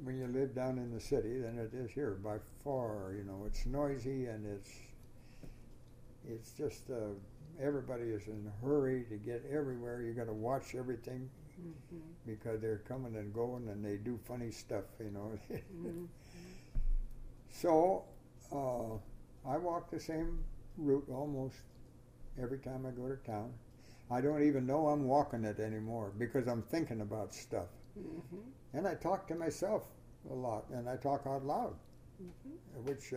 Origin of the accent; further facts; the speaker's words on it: Everett, Washington, United States; born there; I was born in Everett. I was born out by Lake Stevens in my grandparents' farm.